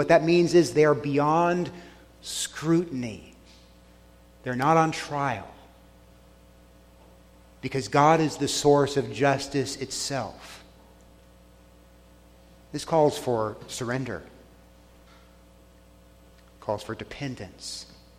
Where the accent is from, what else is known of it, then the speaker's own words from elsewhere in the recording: Texas, United States; moved away; I was raised in Texas, where you say yes, sir, and yes, ma'am, to the cashier at the store, not just to your father or your mother.